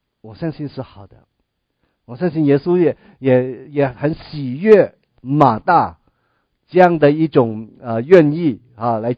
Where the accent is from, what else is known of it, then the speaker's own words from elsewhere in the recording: China; 这是爱的表现，也是我们中国人最明白的啊。